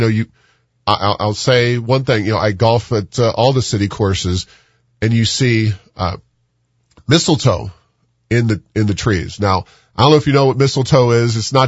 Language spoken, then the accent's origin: English; Cincinnati, Ohio, United States; Other cities across the country, New York City, Los Angeles, my hometown of Cincinnati, all have done private golf courses.